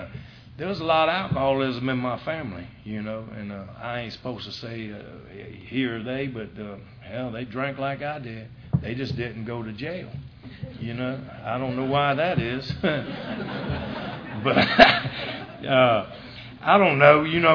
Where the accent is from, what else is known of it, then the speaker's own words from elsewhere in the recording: Price Hill, Ohio, United States; I grew up over in Price Hill, and woohoo! And it was great back then, and had bars at every corner and a couple in between.